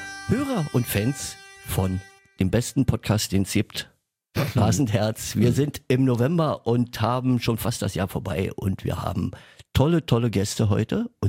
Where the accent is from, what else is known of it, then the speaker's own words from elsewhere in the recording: Berlin, Germany; accent: Berlin; Ich bin ja Berliner, kann ich nicht wegleugnen von meinem Akzent